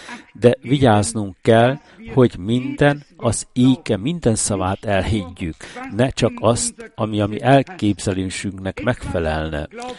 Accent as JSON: {"language": "Hungarian", "country": "France", "said": "Igenis, francia vagyok, igenis katolikus vagyok, és igenis ateista vagyok."}